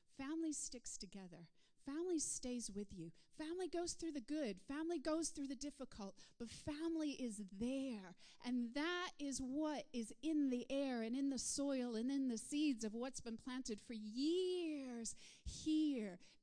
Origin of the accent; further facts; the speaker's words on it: United States; now in Brixham, United Kingdom; I am an American, but I've been here a long time, so it's okay, right? When I first came over about 12 years ago, this is where I landed. God knew what he was doing, and he put me in Brixham.